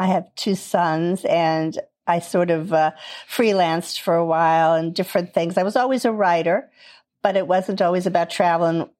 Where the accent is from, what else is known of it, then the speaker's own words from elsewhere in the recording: Miami, Florida, United States; I was in Miami. I grew up in Miami, and you know, it's beautiful, but it's kind of one note in terms of seasons and terrain and so forth.